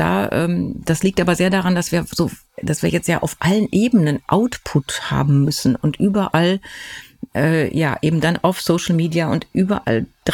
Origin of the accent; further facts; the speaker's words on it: East Germany, Germany; Man ist dort aufgewachsen in der DDR.